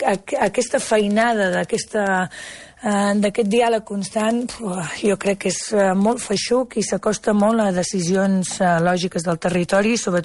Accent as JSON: {"language": "Catalan", "region": "Catalonia", "country": "Spain", "said": "No és el mateix l'Alt Penedès, que s'assembla molt més a l'Anoia, la meva comarca"}